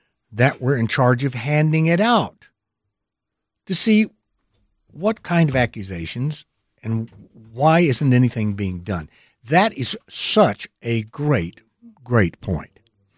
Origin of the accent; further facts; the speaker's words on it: Michigan, United States; I'm coming originally from Michigan, and I went to school with hundreds of them.